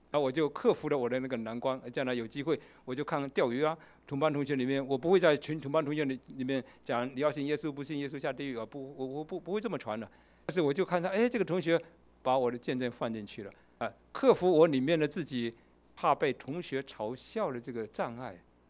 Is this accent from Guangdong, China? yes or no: no; Fujian, China; 我们福建那边有许多人老乡那边去美国